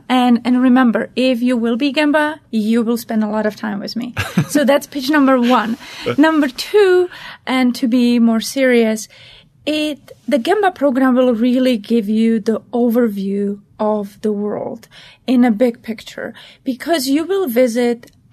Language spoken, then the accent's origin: English; Czechia; also born or lived in New York City; now in Charlottesville, United States; I'm originally from Czechoslovakia, and then the country changed name to Czech Republic.